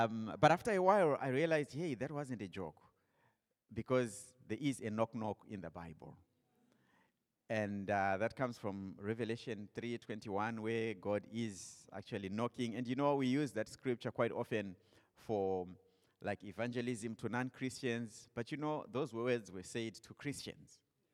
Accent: Zimbabwe; We are Zimbabwean. We come from Zimbabwe. I have grandparents that originally came from Malawi.

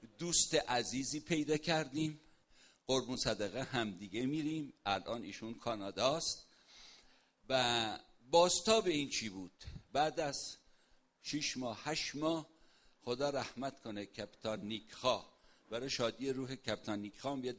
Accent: Yazd, Iran; تو ایران، منم یزدیم و داریم با هم صحبت میکنیم

